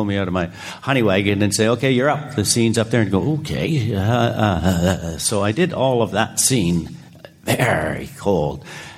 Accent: Ontario, Canada; I'm from Canada, man. I grew up in Northern Ontario.

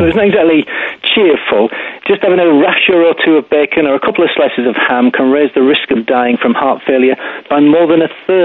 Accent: Scotland, United Kingdom; born there; I count myself as Scottish, having been born there.

